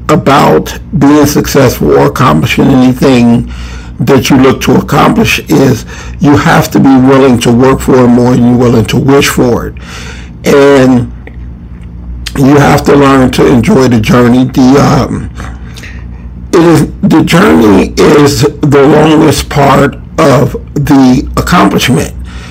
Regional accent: Chicago, Illinois, United States; So, my Bears, I'm from Chicago, so the Bears is 3-1.

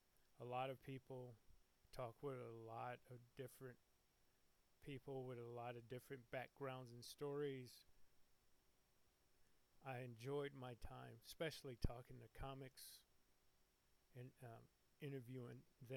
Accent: St. Louis, Missouri, United States; As a kid growing up in St. Louis, Missouri, my father, as my brothers called him, the creator of surround sound, placed speakers strategically through the house

